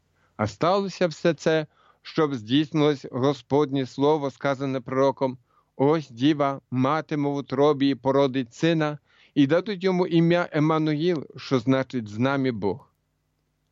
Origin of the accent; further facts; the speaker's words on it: Poland; кожну родину в Польщі, я сам з Польщі, кожну родину в Європі і у світі.